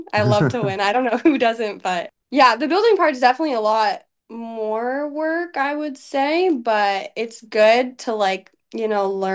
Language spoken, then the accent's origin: English; Canada; now in United States; Growing up being Canadian as an athlete, it's kind of like some athletes do want to stay in Canada